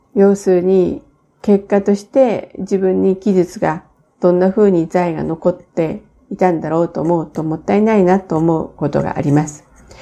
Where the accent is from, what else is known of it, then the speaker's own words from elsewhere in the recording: Aomori, Japan; born there; 青森県生まれで